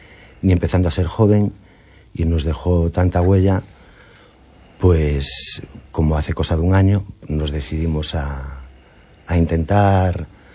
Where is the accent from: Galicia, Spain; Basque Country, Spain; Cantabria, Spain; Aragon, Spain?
Galicia, Spain; Ribadeo; also born or lived in A Coruña; yo soy de Coruña, en realidad, ¿eh? Soy nacido aquí en Coruña. Me fui de pequeño porque mis padres también eran de Coruña. Y mi padre embarcó en Ribadeo y nos fuimos a vivir allí. Y yo crecí allí y hice vida allí.